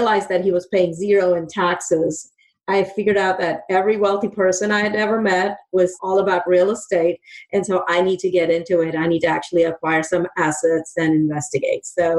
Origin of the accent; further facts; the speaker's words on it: India; now in United States; So I grew up in India and I was fascinated by America, like everyone else, the music and all of that.